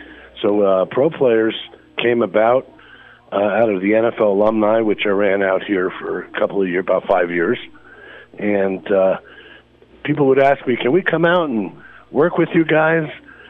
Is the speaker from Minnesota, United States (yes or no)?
no; Wayne, New Jersey, United States; also born or lived in Fair Lawn; Well, I was born in Fairlawn, moved to Wayne, spent most of my life over there, 30 something years, was on the Wayne Police Department for a number of years